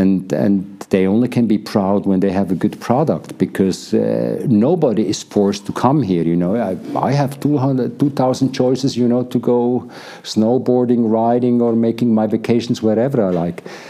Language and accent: English; Switzerland; born there; English is a second language; it's not my fault that I was born in Switzerland, you know.